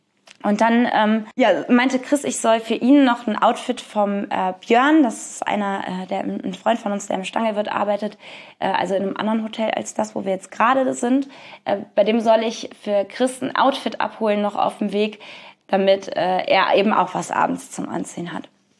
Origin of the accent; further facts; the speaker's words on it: Cologne, North Rhine-Westphalia, Germany; Logischerweise, ich bin Kölnerin